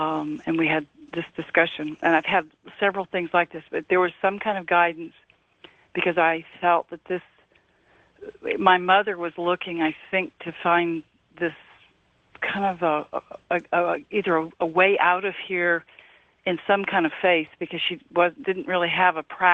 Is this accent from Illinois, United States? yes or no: no; New York, United States; now in Santa Cruz, United States; I'm in Santa Cruz, California. Okay. So I'm a native New Yorker.